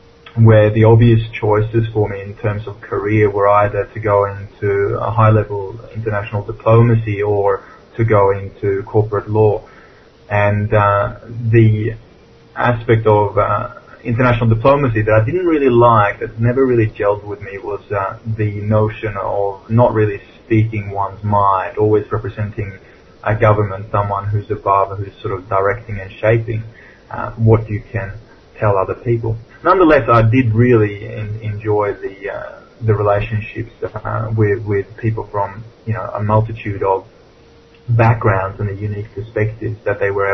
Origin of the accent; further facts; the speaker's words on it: Sweden; as I grew up in Sweden